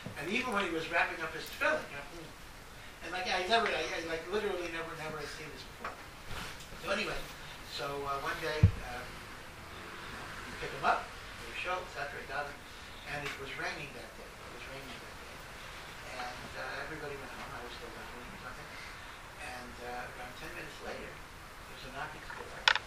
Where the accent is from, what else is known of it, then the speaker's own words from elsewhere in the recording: Hartford, Connecticut, United States; The thing is that I grew up in Hartford, Connecticut. Matthew is West Hartford, but I'm from the old neighborhood, Hartford, Connecticut.